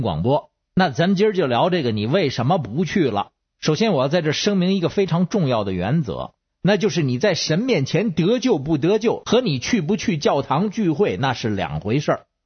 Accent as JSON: {"language": "Chinese", "region": "Beijing", "country": "China"}